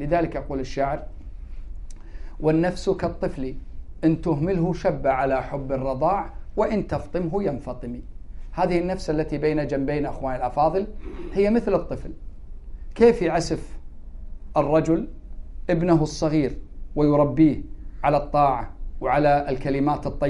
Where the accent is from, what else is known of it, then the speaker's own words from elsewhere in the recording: Kuwait; وأن يحفظ بلادنا الكويت من كل مكروه وسوء